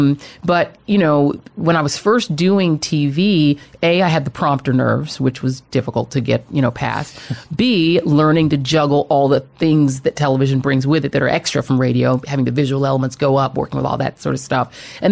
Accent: Colorado, United States; I grew up in Colorado. I know the Midwest. Okay, I grew up in country where everybody had guns in their house.

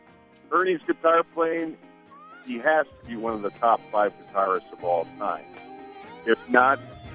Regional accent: Milwaukee, Wisconsin, United States; I'm from Milwaukee.

